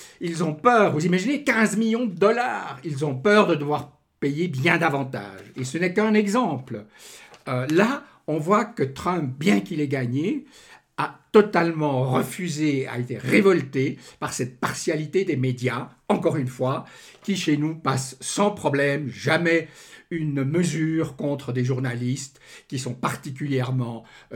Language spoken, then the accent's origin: French; Switzerland; chez nous en Suisse.